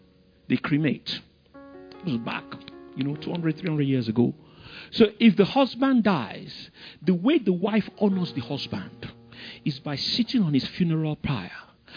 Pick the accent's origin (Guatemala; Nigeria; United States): Nigeria; born there; I was born here in Africa, I was born here in Nigeria.